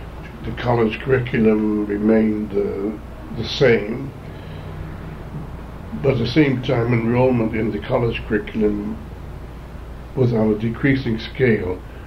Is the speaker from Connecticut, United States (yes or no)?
yes; Bridgeport, Connecticut, United States; born there; I was born on Pembroke Street in Bridgeport.